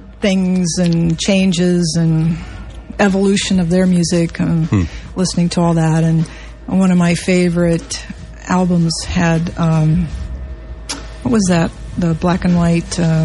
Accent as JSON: {"language": "English", "region": "Iowa", "country": "United States", "moved": "as an adult", "said": "I came out from Iowa, and I had never really been out of Iowa, quite frankly."}